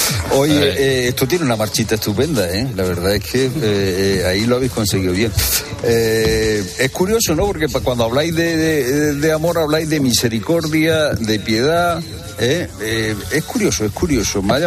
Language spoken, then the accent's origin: Spanish; Córdoba, Andalusia, Spain; now in Madrid, Spain; Yo cuando me vine de Córdoba a Madrid, pues tuve que ir a unos cursos de dicción